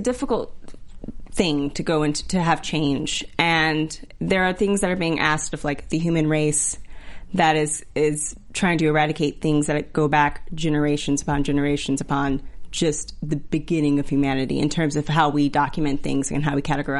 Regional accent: Texas, United States; also born or lived in Georgia; I'm from Texas and Georgia. I'm not surprised at all.

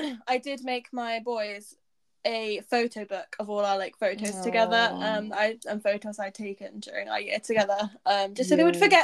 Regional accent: South East England, United Kingdom; And then I had a 2-hour drive to my hometown in the south of England.

